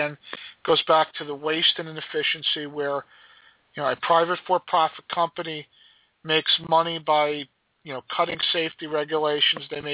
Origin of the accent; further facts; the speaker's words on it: New Jersey, United States; if you take the train, I'm from New Jersey, if you take the train into New York City